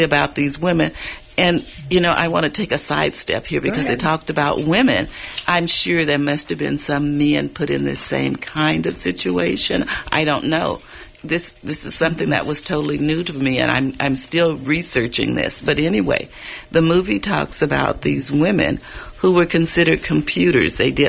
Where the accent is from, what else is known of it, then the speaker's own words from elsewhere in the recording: the South, United States; because I grew up in the South also. And it was segregated at the time. And I went to all black schools.